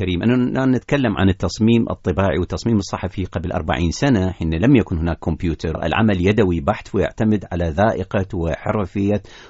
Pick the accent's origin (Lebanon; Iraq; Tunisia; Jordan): Iraq